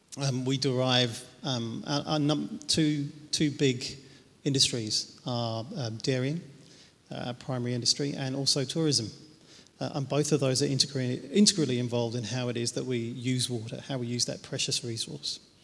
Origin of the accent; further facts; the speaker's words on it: New Zealand; That's what motivated me to actually engage in my life as a New Zealander.